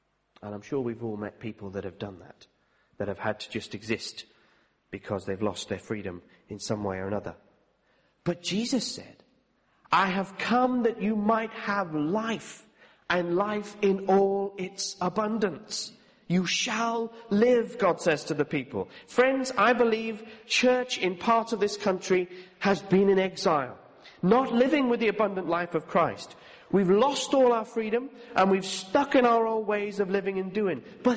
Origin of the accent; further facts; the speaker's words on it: England, United Kingdom; We don't like it because we're English